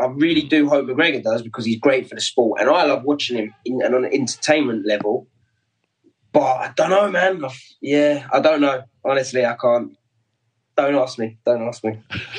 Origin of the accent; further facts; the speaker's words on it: London, United Kingdom; He's got, I'm the Londoner. Why aren't I on it?